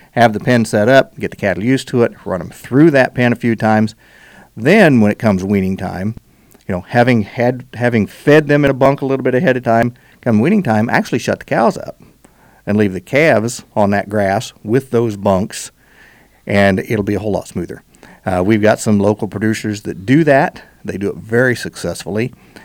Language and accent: English; United States; I grew up in Phillips County. In that country, there are 160-acre pastures.